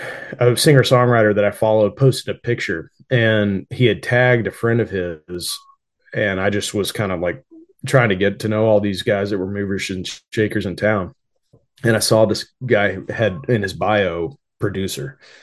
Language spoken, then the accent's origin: English; Fort Smith, Arkansas, United States; And I went down to the farmer's market in my hometown of Fort Smith, Arkansas, and started setting up on the corner with my guitar and started playing for tips.